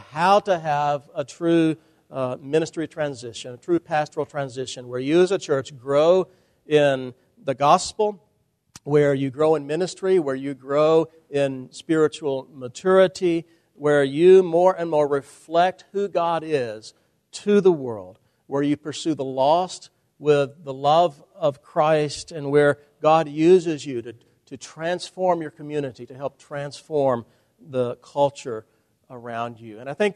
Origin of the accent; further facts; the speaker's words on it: Nashville, Tennessee, United States; I grew up in Nashville, Tennessee.